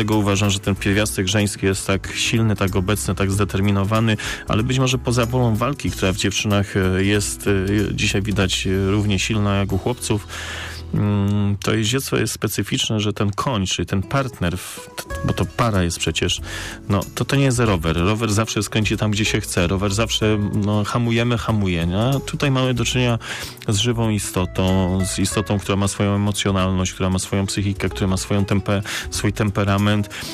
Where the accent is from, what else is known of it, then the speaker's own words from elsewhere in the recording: Poznań, Greater Poland Voivodeship, Poland; bo też jestem poznaniakiem z krwi i kości